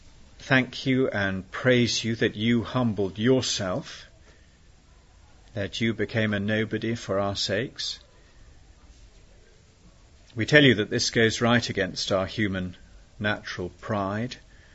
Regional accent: United Kingdom; don't go out now, because we're British and that would be embarrassing.

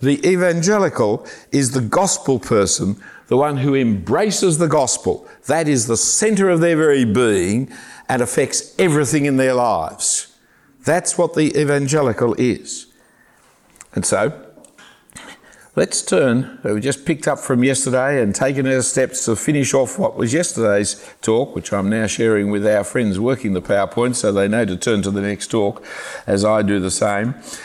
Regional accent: Australia; it's very hard watching cricket as an Australian now, it's just embarrassing.

